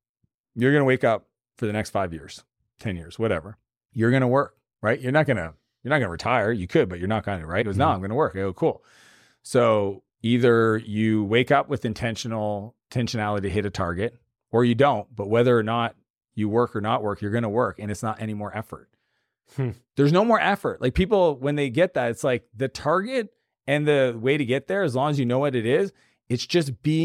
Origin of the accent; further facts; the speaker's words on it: Canada; I don't know what that is because I'm Canadian, but we have like 60% of my companies in the US.